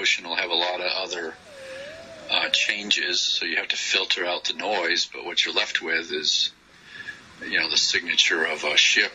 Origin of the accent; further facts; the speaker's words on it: Maine, United States; You know, I grew up in Maine